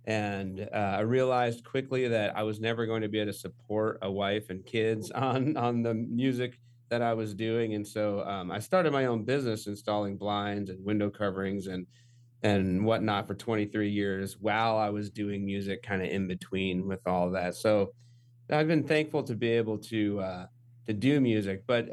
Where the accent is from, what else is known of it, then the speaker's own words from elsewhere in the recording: Gilbert, Arizona, United States; also born or lived in Fort Huachuca; So I was born on an Army base here, Fort Huachuca, Arizona, in 1975. I'm 48 years old. Born and pretty much raised here in the East Valley of Arizona, Gilbert and Mesa area.